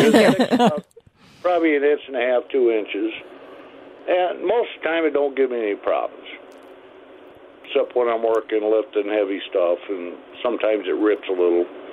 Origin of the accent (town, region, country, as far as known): Waukon, Iowa, United States